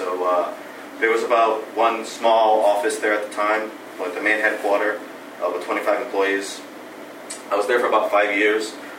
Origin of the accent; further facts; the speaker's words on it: Fall River, Massachusetts, United States; So I grew up in Fall River, went to Diamond, graduated in 05 in auto mechanics.